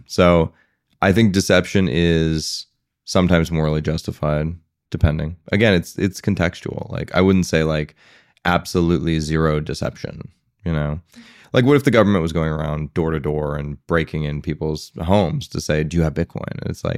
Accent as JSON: {"language": "English", "country": "United States", "said": "You know, and to me as an American, that was a very foreign perspective."}